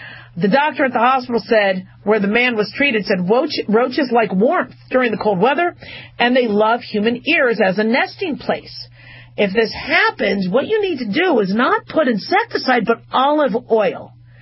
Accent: Arizona, United States; when I was growing up in Arizona, we learned to go into your ear

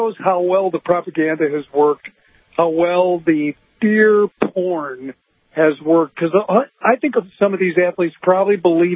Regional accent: Chicago, Illinois, United States; I grew up in Chicago. My friends and I took the bus when we were just little kids to go see the Cubs play at Wrigley Field.

